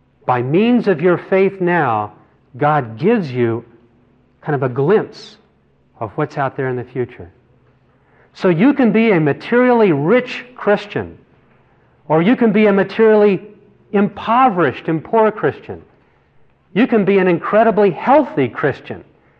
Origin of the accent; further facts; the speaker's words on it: Midland, Texas, United States; I moved here from, you know, I came from Midland, Texas, and that's not where I found ultimate prosperity. So I came out here to Southern California.